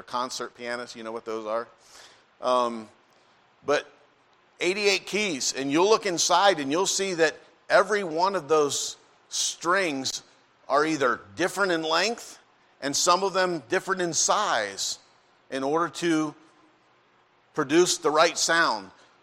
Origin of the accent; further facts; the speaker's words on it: Pennsylvania, United States; when I was growing up … where we grew up in Pennsylvania